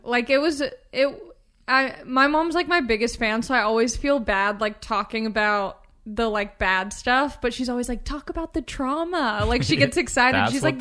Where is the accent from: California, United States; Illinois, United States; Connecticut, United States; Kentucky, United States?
California, United States; Long Beach; I'm from Long Beach, California.